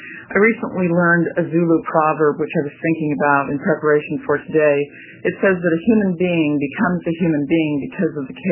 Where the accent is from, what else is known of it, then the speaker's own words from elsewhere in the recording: Oregon, United States; I grew up in Clackamas County, and I was raised by a Christian Science mother